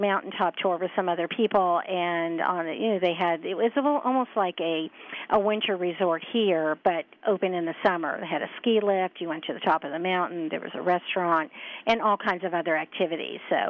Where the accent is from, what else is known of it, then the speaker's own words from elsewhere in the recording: East Coast, United States; We grew up on the East Coast.